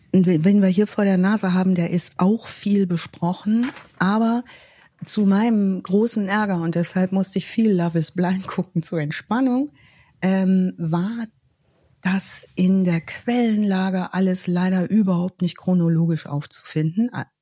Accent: North Rhine-Westphalia, Germany; er kommt auch überdies aus Herford, das ist in meiner alten Heimat. Und kann gut verstehen, dass Menschen, die nicht aus OWL kommen, nicht nachvollziehen können, warum zum Beispiel ich immer alle Größen mit Bielefeld vergleiche.

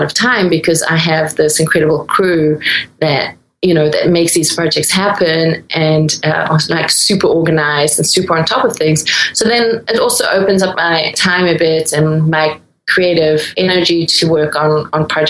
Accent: Durban, KwaZulu-Natal, South Africa; now in United States; where I grew up in Durban

